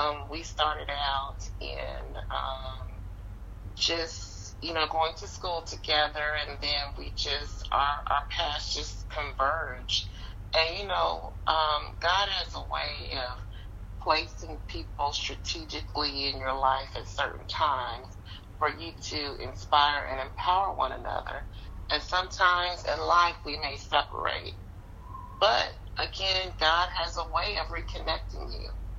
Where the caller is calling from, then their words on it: Sumter, South Carolina, United States; I am calling from the big town of Sumter, located in the southern state of South Carolina.